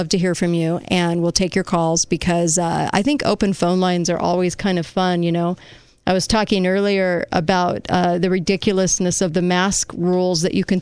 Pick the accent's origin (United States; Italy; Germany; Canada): United States; California; now in Utah, United States; I came from California, and I moved to the state of Utah.